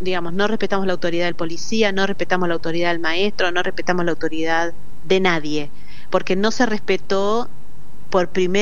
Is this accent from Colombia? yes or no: no; Argentina; Nuestro cada día sería diferente como argentinos.